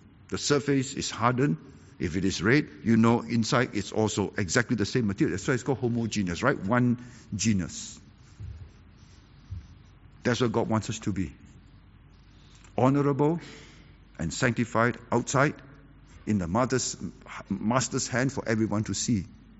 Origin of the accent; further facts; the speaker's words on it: Seremban, Negeri Sembilan, Malaysia; also born or lived in Singapore; I was born in Singapore, brought up in Seremban, until Singapore was kicked out of Malaysia to be on her own.